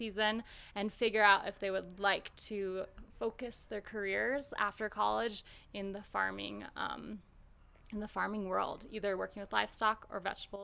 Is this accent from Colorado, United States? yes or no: yes; Colorado, United States; I'm from Colorado, and I lived in a suburb of Colorado near Denver